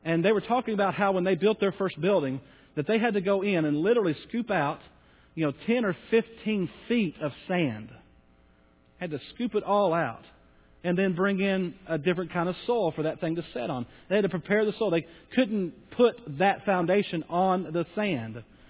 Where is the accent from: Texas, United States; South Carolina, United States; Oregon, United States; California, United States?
Texas, United States; Bowie; And I was born and raised in Bowie up in that area, and it's a lot different soil.